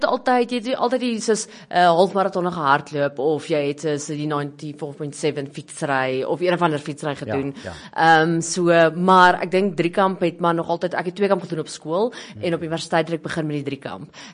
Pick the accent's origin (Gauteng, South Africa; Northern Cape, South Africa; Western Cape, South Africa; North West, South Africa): North West, South Africa; Christiana; Ek is glad nie van Pretoria nie. Ek is van 'n klein dorpie, Christiana.